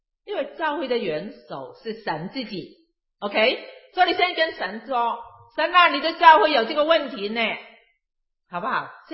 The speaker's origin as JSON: {"language": "Chinese", "country": "Hong Kong", "tie": "born there", "first_language": "Cantonese", "second_language": "Chinese", "said": "我就讲得乱七八糟，因为我是在香港出生的，那我就讲广东话哈"}